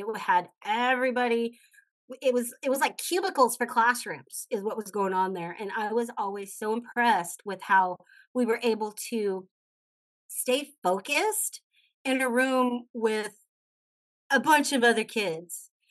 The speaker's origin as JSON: {"language": "English", "region": "Texas", "country": "United States", "tie": "born or raised there", "said": "I grew up in Texas, so you can imagine Texas, everything's big."}